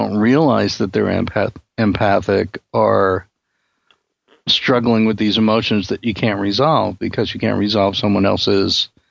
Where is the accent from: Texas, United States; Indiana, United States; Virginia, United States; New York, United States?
New York, United States; Brooklyn; I grew up in Brooklyn, although, as I always say, there's no evidence that I actually grew up